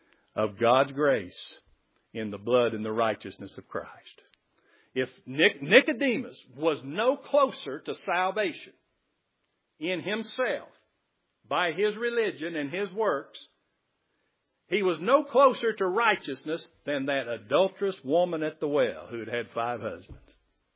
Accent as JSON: {"language": "English", "region": "the South", "country": "United States", "tie": "born there", "said": "I was born in the South. This is the Bible Belt."}